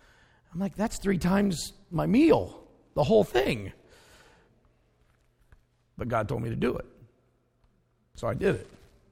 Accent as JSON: {"language": "English", "region": "Ohio", "country": "United States", "said": "But it's cold. I'm from Ohio. I'm on a tropical island"}